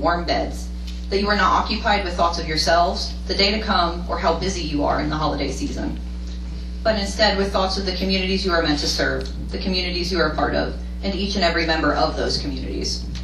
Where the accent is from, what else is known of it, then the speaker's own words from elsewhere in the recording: Easton, Pennsylvania, United States; I am from Easton. I do spend a great deal of time in Bethlehem, and I happen to love this city.